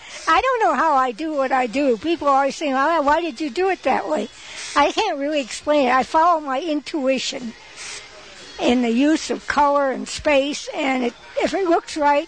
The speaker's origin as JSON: {"language": "English", "region": "Midwest", "country": "United States", "lives_now": "Santa Fe, United States", "said": "I'm still a Midwesterner at heart, I suppose. You never get away from that."}